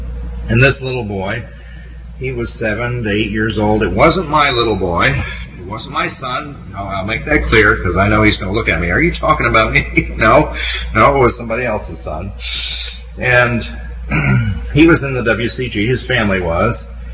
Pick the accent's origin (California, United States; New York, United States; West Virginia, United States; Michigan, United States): New York, United States; Newburgh; born there; now in Florida, United States; You know, I wasn't born here. I was born in Newburgh, New York.